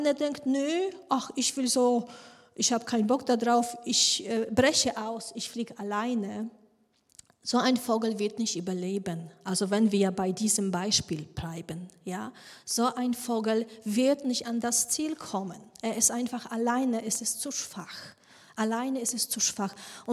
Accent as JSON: {"language": "German", "country": "Germany", "said": "dass ich weiß, dass wir als Deutsche wir das nicht so gerne haben."}